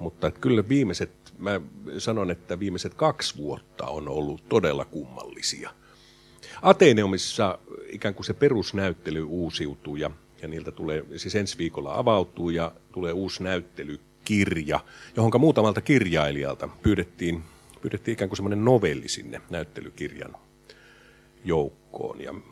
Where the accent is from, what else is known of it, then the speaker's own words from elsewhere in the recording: Turku, Southwest Finland, Finland; minä kyllä pidän meitä turkulaisia ihan fiksuina ja huumorintajuisina ihmisinä